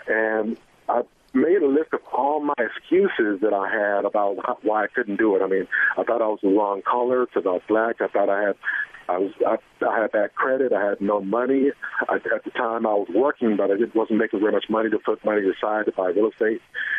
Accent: Houston, Texas, United States; I started off being born and raised in Houston, Texas, in an area called Third Ward

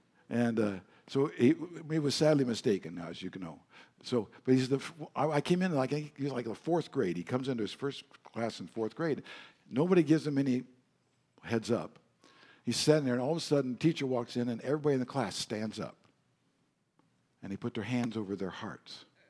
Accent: the West, United States; I grew up in the American secular West as a part of a religious minority there. And I was fortunate enough to get a scholarship to attend Yale. So I moved to the East Coast

